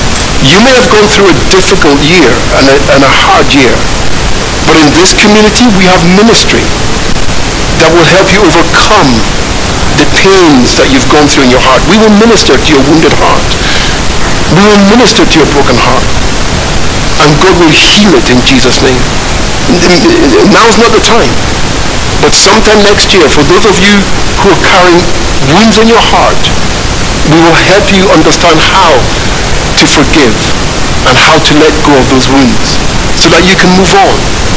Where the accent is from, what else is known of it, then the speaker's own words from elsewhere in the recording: Nigeria; now in United Kingdom; Joanna's English. Yana is South African. I'm Nigerian. Mabel's Irish, but Joanna's English.